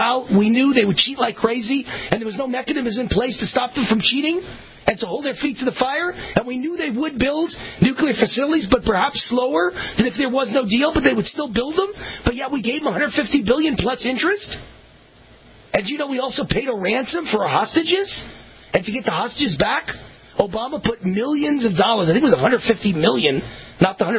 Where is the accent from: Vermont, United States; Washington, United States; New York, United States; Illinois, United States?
New York, United States; But I'm from New York, and so I'm a very cynical guy.